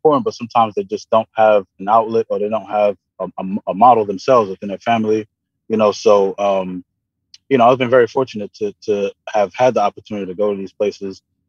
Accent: Brooklyn, New York, United States; I grew up in Brooklyn. You know, a lot of the homies, some of them passed away

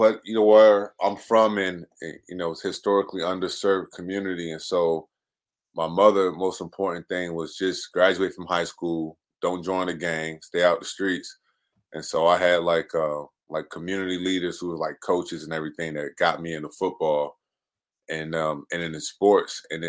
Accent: Norfolk, Virginia, United States; I'm from Norfolk, and my mom raised four of us.

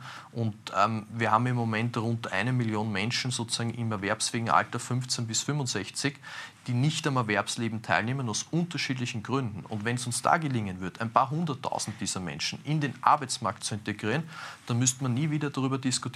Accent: Lower Austria, Austria; in meinem Heimatbundesland in Niederösterreich

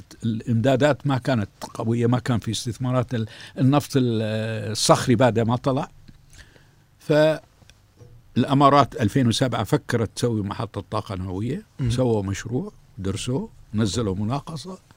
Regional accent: Kuwait; إحنا كان عندنا بالكويت

